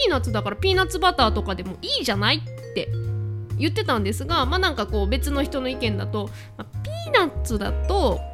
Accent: Chiba, Japan; まあ、私の地元でもある千葉

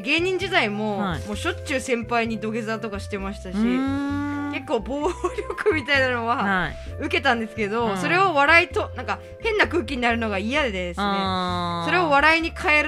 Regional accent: Minamisoma, Fukushima, Japan; now in Tokyo, Japan; 私福島出身、南相馬出身で、うんうんうん、その時も上京をしていて

